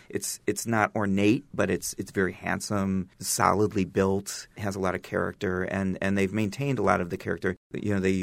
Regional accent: Akron, Ohio, United States; towns like Mansfield and cities like my hometown of Akron can very easily slip away if they are not tended to by the people who are going to care about them the most

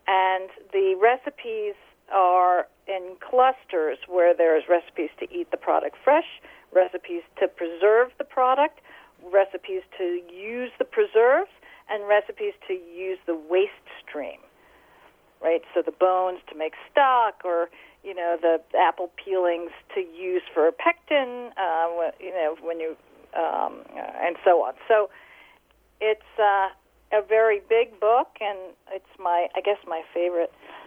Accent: New York, United States; I mean, you know, I'm from New York.

